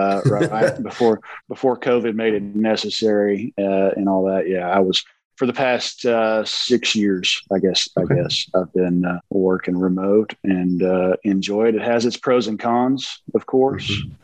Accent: Fort Worth, Texas, United States; I'm from Fort Worth. My office is in Fort Worth, but I work remote almost 95%+ of the time. Spend kind of split time between Central Texas and West Texas.

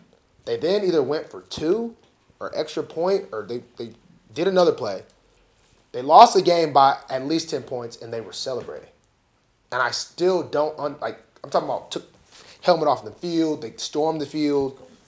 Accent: United States; I'm very American when it comes to, like, I thought for the longest it was like Toronto, Canada.

